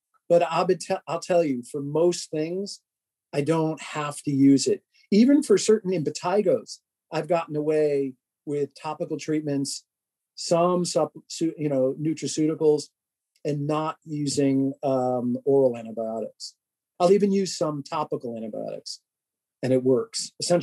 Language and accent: English; New York, United States; And being a New Yorker and having the New York sense of humor and a little sarcasm and a little finesse, I have to do it.